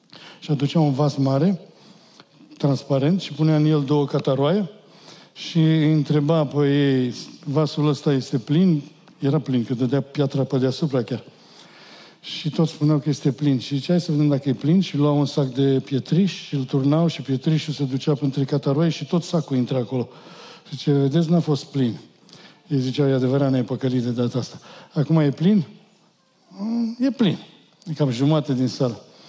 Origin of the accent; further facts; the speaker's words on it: Oregon, United States; eu împreună cu soția mea sunt din Oregon.